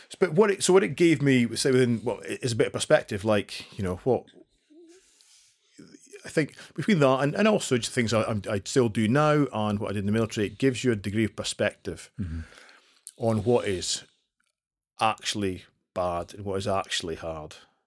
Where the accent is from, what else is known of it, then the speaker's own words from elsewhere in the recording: Scotland, United Kingdom; Yeah, so I grew up in the sort of northeast highlands of Scotland, kind of between Aberdeen and Inverness, what is now the Cairngorm National Park.